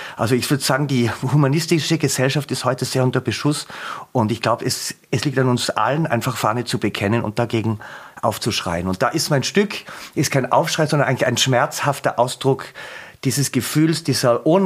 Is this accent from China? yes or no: no; Innsbruck, Tyrol, Austria; born there; now in Vienna, Austria; ich bin in Innsbruck geboren, wohne in Wien und bin jetzt über Linz angereist.